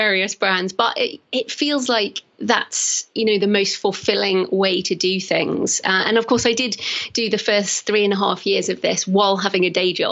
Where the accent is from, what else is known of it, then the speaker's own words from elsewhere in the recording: South West England, United Kingdom; accent: South West England; now in Bath, United Kingdom; because I'm in Bath in England, in case people are wondering where my accent is from, which is in the Southwest.